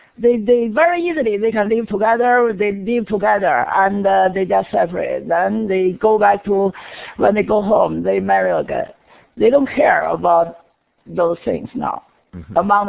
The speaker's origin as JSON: {"language": "English", "country": "China", "tie": "born or raised there", "said": "We are, she's a few years younger than I am, but we grew up in the Cultural Revolution."}